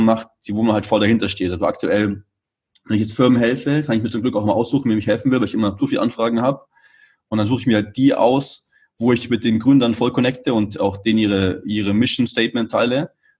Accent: Munich, Bavaria, Germany; moved away as an adult; now in Vienna, Austria; Bin dann von München, ich komme aus München, bin dann nach Wien gezogen für die Uni.

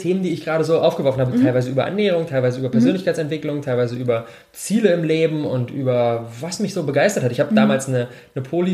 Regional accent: Berlin, Germany; ich bin 26 Jahre alt, ich komme aus Berlin

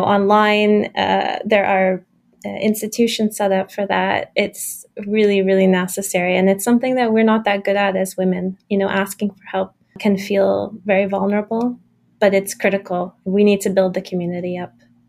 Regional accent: Canada; also born or lived in Brussels / England; now in Berlin, Germany; I'm originally from Canada. I've been in Berlin for almost 20 years. I've also lived in Brussels for a few years and England as well, but I like to call Berlin my home now.

